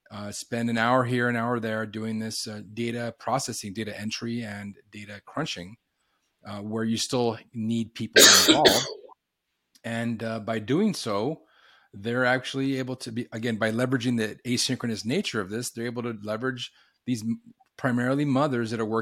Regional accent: Douglas, Arizona, United States; They did that in my hometown of Douglas, Arizona.

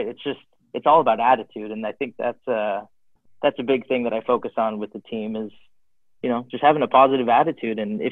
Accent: Arizona, United States; I moved back to my hometown, Arizona. I was with two of my friends from high school.

